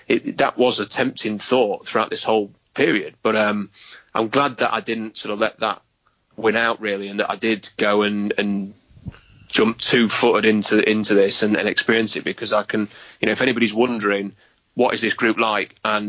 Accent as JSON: {"language": "English", "region": "England", "country": "United Kingdom", "accent": "English", "said": "to have him make fun of my English accent in a very light-hearted way."}